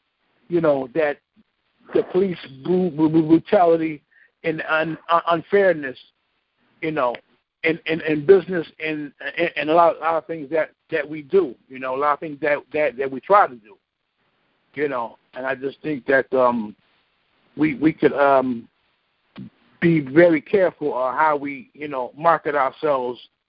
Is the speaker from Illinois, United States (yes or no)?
no; Buffalo, New York, United States; she's from my hometown, Buffalo. In Buffalo, we like to take action.